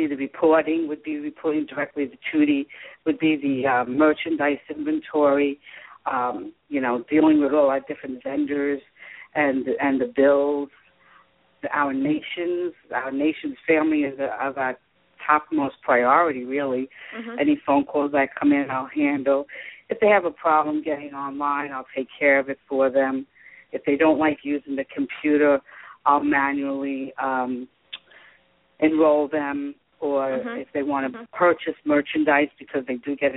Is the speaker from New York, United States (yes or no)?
yes; New York, United States; Well, you don't sound like you're from Texas. I'm from New York. Well, where are you now? I'm in Florida.